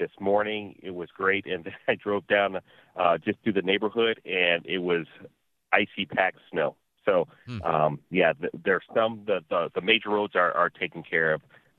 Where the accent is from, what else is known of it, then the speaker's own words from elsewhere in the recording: Ann Arbor, Michigan, United States; You know, yeah, Ann Arbor, Ipsy area, and been here for 28 years, so I'm a Floridian now, though.